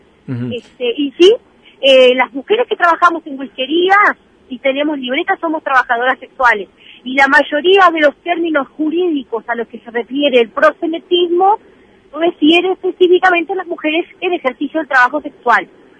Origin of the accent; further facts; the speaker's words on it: Fray Bentos, Río Negro, Uruguay; Soy oriunda de la ciudad de Fray Bentos.